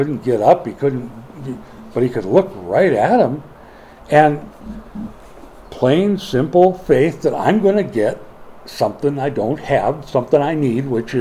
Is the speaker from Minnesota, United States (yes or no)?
yes; Minnesota, United States; Now, I'm from Minnesota. That's about as good as it gets in the way of a response, you know.